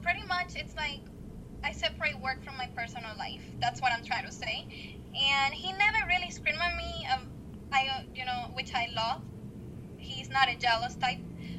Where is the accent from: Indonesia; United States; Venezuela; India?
Venezuela; I'm from Venezuela, so